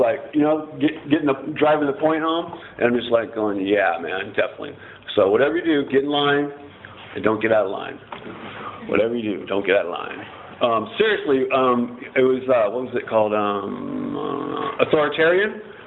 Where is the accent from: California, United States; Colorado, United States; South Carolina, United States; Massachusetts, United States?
California, United States; Bakersfield; also born or lived in Fresno; Actually, I was born in Fresno, raised in Bakersfield.